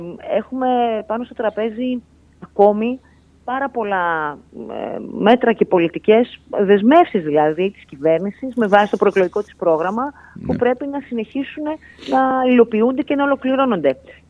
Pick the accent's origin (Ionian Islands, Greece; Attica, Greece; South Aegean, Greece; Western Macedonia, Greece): Western Macedonia, Greece; Grevena; εγώ κατάγομαι από τα Γρεβενά